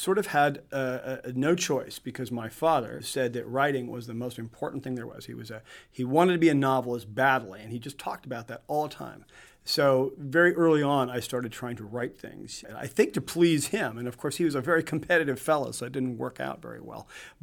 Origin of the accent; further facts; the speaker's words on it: California, United States; I grew up in Northern California, but we were down here visiting.